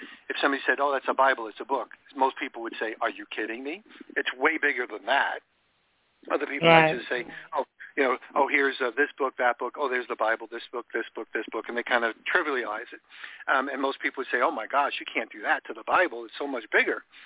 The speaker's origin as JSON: {"language": "English", "region": "New York", "country": "United States", "tie": "born or raised there", "said": "And I grew up in New York, so I was on Long Island."}